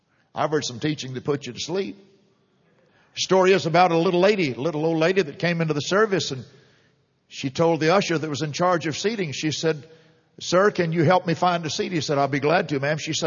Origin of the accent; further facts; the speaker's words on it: Texas, United States; Because I was raised in this city. I am Harris. I was born in Harris Hospital.